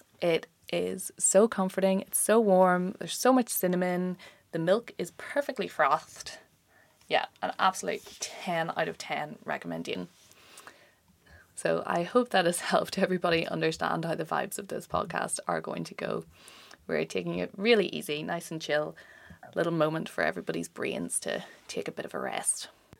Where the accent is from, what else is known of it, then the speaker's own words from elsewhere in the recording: Northern Ireland, United Kingdom; now in London, United Kingdom; So a quick little bit about me, quick little introduction. I'm Irish. I come from Northern Ireland, and I have just moved over to London about a month ago to start my master's here in the LSE.